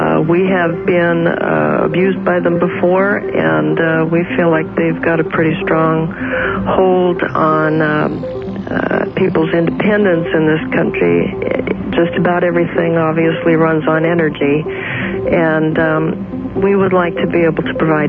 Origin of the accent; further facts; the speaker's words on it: New York, United States; What you mean, because I grew up in New York myself, and so I'm familiar with that.